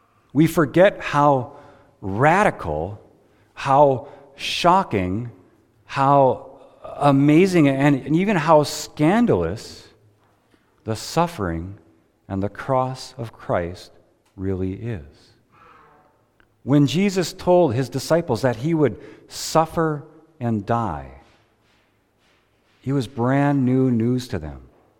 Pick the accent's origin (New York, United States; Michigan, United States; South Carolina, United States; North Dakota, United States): North Dakota, United States; Mandan; And growing up in Mandan, it's always been there.